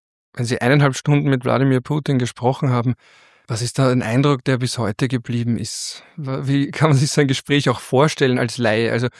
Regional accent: Austria

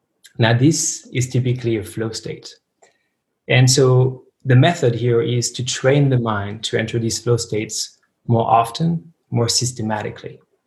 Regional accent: France; also born or lived in Australia; now in Berlin, Germany; I grew up in France, I lived in Australia, I traveled to a bunch of countries, and then I arrived in Berlin about 7 years ago

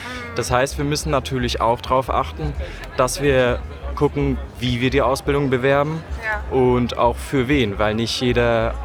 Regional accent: Aachen, North Rhine-Westphalia, Germany; ich komme aus Aachen. Ich habe in Frankfurt gelernt und studiere inzwischen Raumfahrttechnik in Aachen

